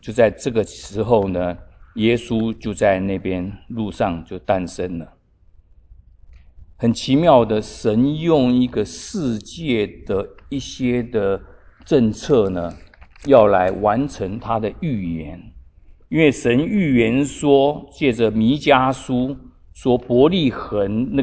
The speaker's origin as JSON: {"language": "Chinese", "country": "Taiwan", "said": "我们从台湾来"}